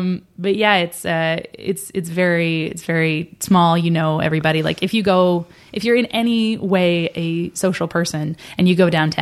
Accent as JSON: {"language": "English", "country": "Canada", "said": "because I'm from Canada"}